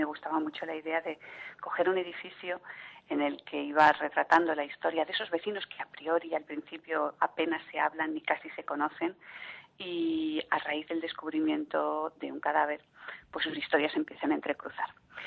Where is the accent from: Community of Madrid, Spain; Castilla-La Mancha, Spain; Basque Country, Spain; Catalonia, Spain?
Community of Madrid, Spain; Madrid; yo, como soy alguien de Madrid y veo Barcelona con una cierta perspectiva